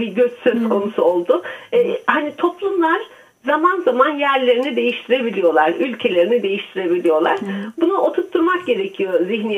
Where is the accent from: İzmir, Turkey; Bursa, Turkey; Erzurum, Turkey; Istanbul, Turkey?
İzmir, Turkey; Bergama; 89 yılında evlendikten sonra buraya geldik. İzmir'den geliyorum ben. Bergamalıyım. Bergama'dan